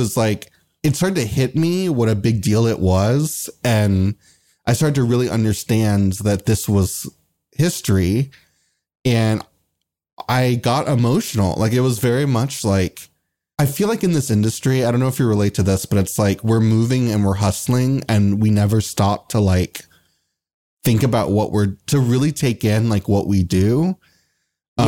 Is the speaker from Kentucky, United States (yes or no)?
yes; Kentucky, United States; like I grew up in Kentucky. I watched the Disney Channel when I was growing up, when I came home from school. I didn't know one queer person, openly queer person in my town.